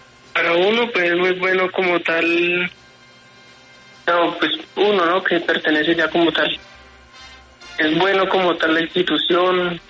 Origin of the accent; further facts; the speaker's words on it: Meta, Colombia; now in Bogotá, Colombia; Yo soy del Meta.